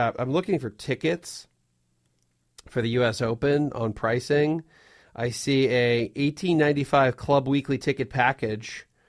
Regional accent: Coatesville, Pennsylvania, United States; We met here, yet we both grew up pretty close to Amish country. I was in I'm from Coatesville, Pennsylvania.

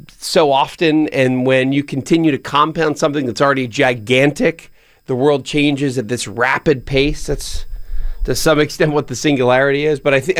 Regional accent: Pennsylvania, United States; Washington State, and my home state of Pennsylvania.

